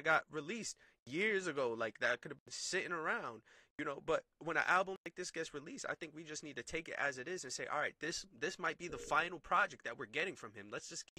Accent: United States; that's probably just because I'm from America.

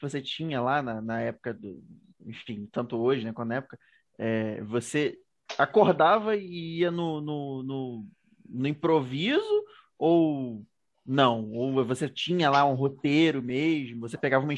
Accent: Rio de Janeiro, Brazil; Nós somos cariocas, eu e Antônio somos cariocas.

